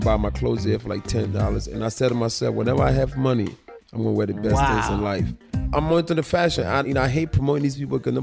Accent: Philadelphia, Pennsylvania, United States; I was raised in Philly, so I would drive to New York.

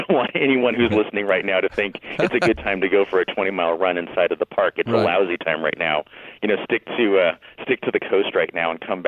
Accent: Vista, California, United States; Well, I grew up in Vista, which is northern San Diego County.

